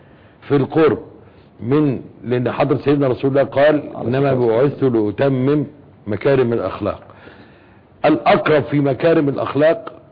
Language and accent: Arabic; Egypt; نحن مصريين تحت علم مصر، شعب واحد يحب هذه البلد